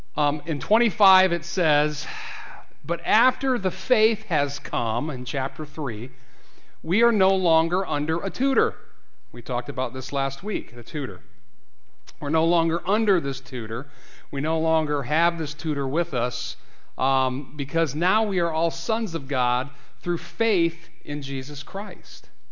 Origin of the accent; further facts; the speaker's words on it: United States; And I always pick on Americans because I can, because I am an American.